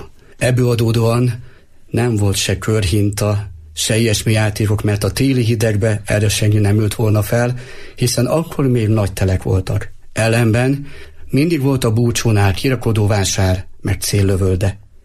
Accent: Kálló, Nógrád, Hungary; én Nógrád megyéből származom, Kálló, egy kicsi falu.

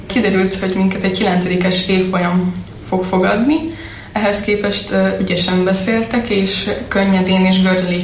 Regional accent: Hungary; ezt ebből tanulhatnánk is, mint magyarok

